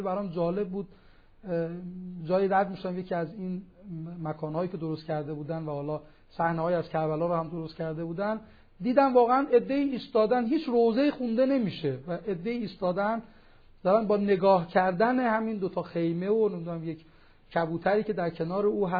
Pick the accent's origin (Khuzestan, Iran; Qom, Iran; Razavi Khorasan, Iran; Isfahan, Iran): Qom, Iran; من خب اهل قم هستم، از تولدم قم بودم،